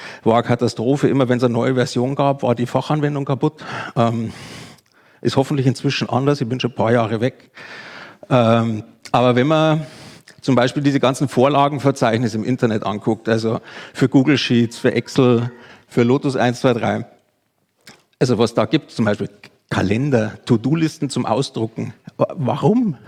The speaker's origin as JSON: {"language": "German", "region": "Southern Germany", "country": "Germany", "said": "Also, wer dialekttechnisch, ich komme aus dem Süden, bitte Rückfragen gleich. Ich weiß, manchmal bin ich nicht ganz verständlich."}